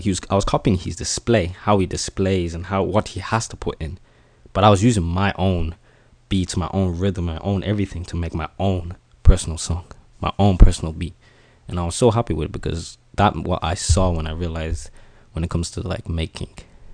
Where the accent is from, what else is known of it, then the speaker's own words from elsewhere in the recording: Ireland; especially being a black guy. Born and raised in Ireland.